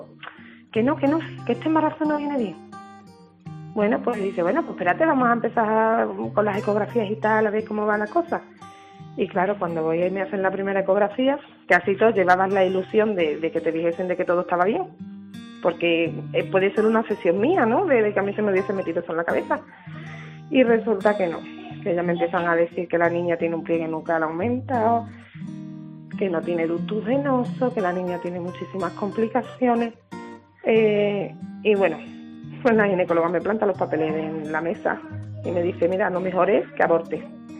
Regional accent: Badajoz, Extremadura, Spain; now in San Fernando, Spain; yo soy de Badajoz

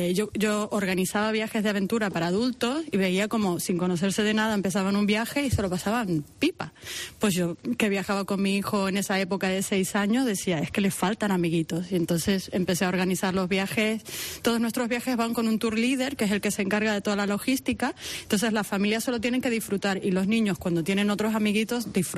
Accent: Canary Islands, Spain; soy canaria

